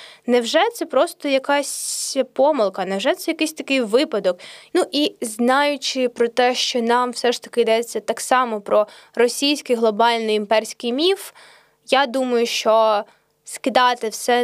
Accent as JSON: {"language": "Ukrainian", "town": "Kremenchuk", "region": "Poltava Oblast", "country": "Ukraine", "tie": "born or raised there", "said": "я народилася і зростала в Кременчуці, який насправді є досить російськомовним містом, точніше кажучи, з російщеним містом, поросійщеним містом."}